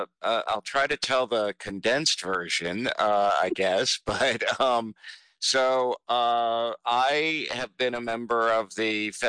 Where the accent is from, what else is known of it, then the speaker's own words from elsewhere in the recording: South Carolina, United States; And I was involved in my home state of South Carolina for a while